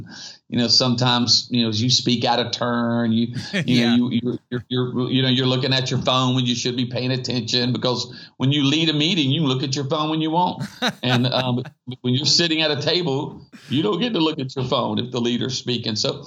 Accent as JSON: {"language": "English", "town": "Myrtle Beach", "region": "South Carolina", "country": "United States", "tie": "born or raised there", "said": "I grew up surfing on the East Coast."}